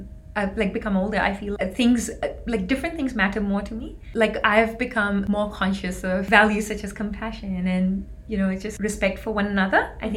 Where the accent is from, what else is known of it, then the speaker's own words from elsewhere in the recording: Singapore; also born or lived in India / Indonesia / Australia; so I grew up mostly in Singapore, but so I was born in India and I spent some time in Indonesia as well.